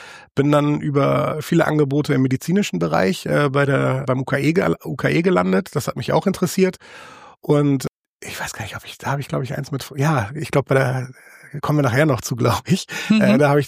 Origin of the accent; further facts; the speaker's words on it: Hamburg, Germany; ich bin, wie gesagt, in Hamburg geboren und hier auch aufgewachsen und war in Hamburg auf einer... Ja, erstmal auf einer Grundschule, die auch ziemlich geschichtsträchtig ist. Das war der Bullenhuser Damm. Das ist da in Bilbrook oder Rotenburg-Vorort da unten.